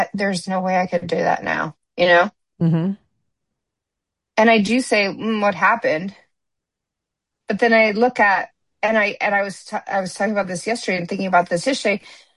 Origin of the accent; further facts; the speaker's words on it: Midwest, United States; I grew up in the Midwest, we lived in neighborhoods, and that's who you hung out with.